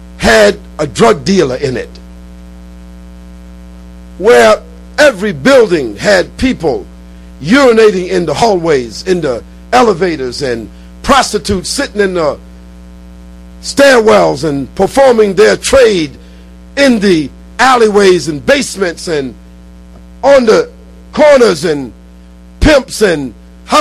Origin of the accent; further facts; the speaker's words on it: Brooklyn, New York, United States; And I was raised in Brooklyn